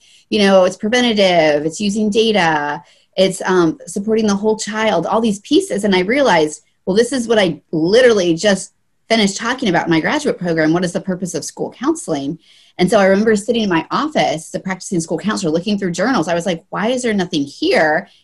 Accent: Virginia, United States; I'm from Virginia. Jen's from Wisconsin. Peg is from Connecticut.

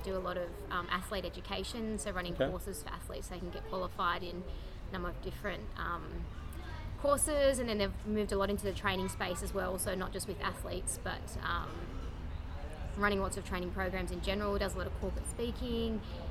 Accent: Campbelltown, New South Wales, Australia; So I grew up in Campbelltown.

